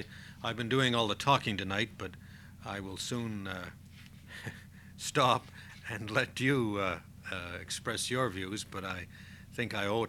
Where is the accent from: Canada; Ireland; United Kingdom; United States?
Canada; I should say that I'm from Canada myself. I spent 3 years in the Canadian Arctic